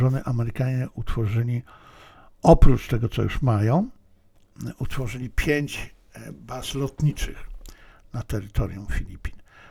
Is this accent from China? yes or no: yes; China; Więc ja będąc Chińczykiem, patrzę na sprawy z punktu widzenia chińskiego.